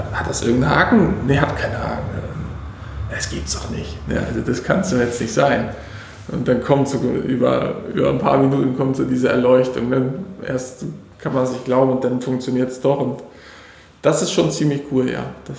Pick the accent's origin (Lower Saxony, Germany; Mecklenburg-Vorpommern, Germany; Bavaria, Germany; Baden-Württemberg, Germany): Mecklenburg-Vorpommern, Germany; Graal-Müritz; now in Rostock, Germany; ich bin 31 Jahre inzwischen, erschreckend. Bin ursprünglich aus Graal-Müritz, aber schon lange in Rostock, habe zwischenzeitlich in Stralsund studiert, Wirtschaftsingenieurwesen.